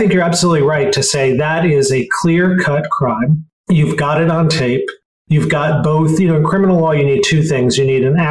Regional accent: Chicago, Illinois, United States; I mean, I grew up in Chicago. I've never heard of even that kind of vote fraud.

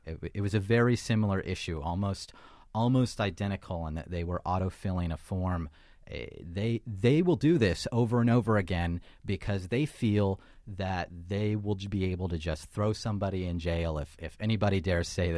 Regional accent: United States; I'm out to criticize powerful people and express my First Amendment rights as an American.

